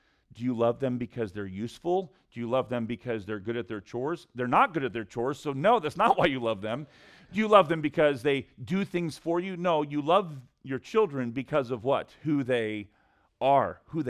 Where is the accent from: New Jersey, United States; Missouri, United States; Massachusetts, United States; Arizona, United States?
Missouri, United States; Our family farms in Missouri, and I'm from Missouri, so I can call it